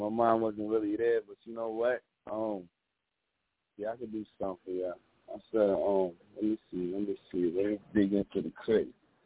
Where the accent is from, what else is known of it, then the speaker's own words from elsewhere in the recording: New York, United States; I'm a New Yorker, right?